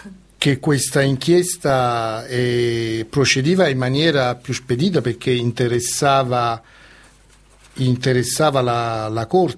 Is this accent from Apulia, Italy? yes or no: no; Caserta, Campania, Italy; perché Caserta è la mia città natale